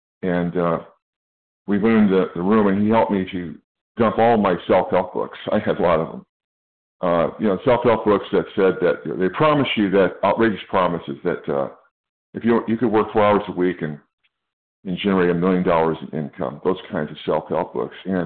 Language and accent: English; California, United States; I'm from Northern California.